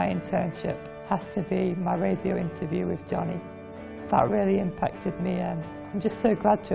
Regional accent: Chesterfield, East Midlands, United Kingdom; I'm from Chesterfield in England.

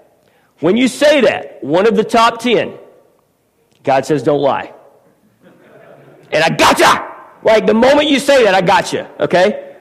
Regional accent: Midwest, United States; I mean, as a Midwesterner, you're kind of a good person. That's kind of one of the massive hurdles that we have to overcome in the Midwest.

